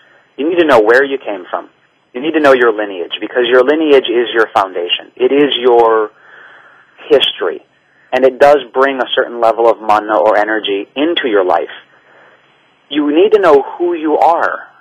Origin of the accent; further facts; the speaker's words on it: Hawaii, United States; But I grew up in Hawaii, so, I mean, they had Hawaii 5-0, Magnum P.I.